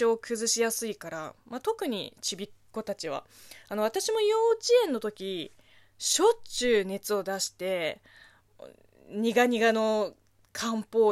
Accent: China; Japanese is a second language; この番組は中国生まれ中国育ちの私

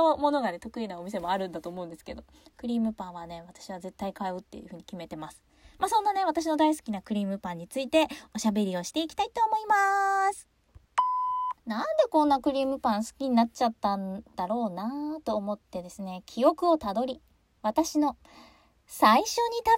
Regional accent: Sapporo, Hokkaido, Japan; 札幌に、私札幌出身なんですけど

